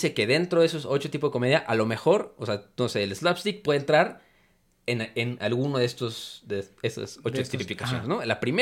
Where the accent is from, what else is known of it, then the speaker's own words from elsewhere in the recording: Mexico; el sesgo cultural que teníamos en ese entonces como mexicanos, ¿no?